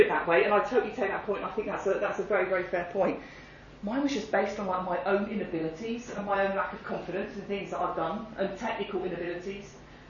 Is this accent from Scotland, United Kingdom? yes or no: no; Bristol, South West England, United Kingdom; I come from Bristol.